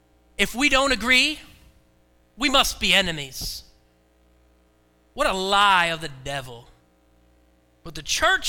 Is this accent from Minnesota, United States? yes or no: no; Oregon, United States; I grew up in Oregon. There's only one other person in here that probably grew up in Oregon.